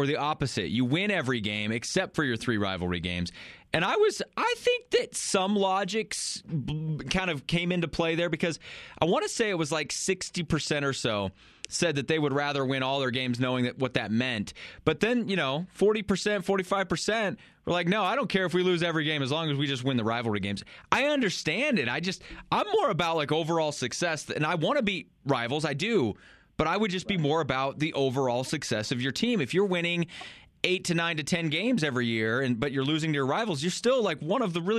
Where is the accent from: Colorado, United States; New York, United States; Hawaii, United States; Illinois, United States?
Colorado, United States; I'm like, dude, I born and raised in Colorado. I get the rivalry. I didn't go to either of those schools, but I get the rivalry.